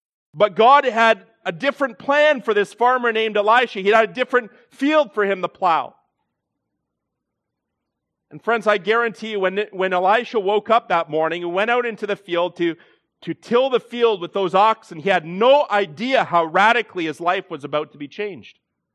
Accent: Welland, Ontario, Canada; thought I would be back in Welland, but here I am in Welland. The Lord providentially led me back to my hometown.

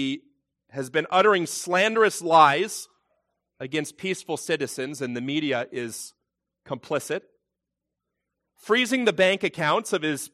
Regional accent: Canada; It's heavy as a Canadian, a citizen of this country, and also the wider world.

